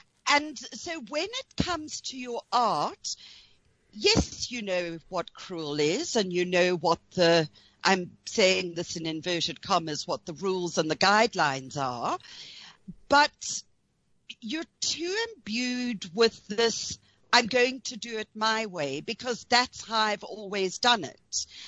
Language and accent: English; Zambia; I was born in Central Africa. It was Northern Rhodesia, then became Zambia. I was born there, grew up on a farm